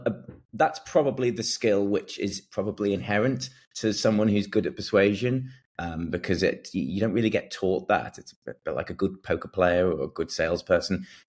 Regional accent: North West England, United Kingdom; accent: Scouse; I had a very Scouse accent at the time, which you might hear a little bit now. It's softened over time, but it was quite Scouse at the time.

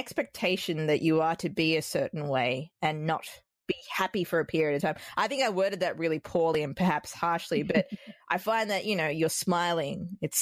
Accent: Australia; accent: Australian; My Australian accent can tend to skew things.

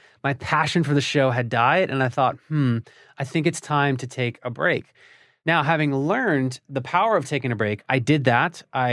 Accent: Philadelphia, Pennsylvania, United States; That show was called Philly Who. It's about my hometown of Philadelphia.

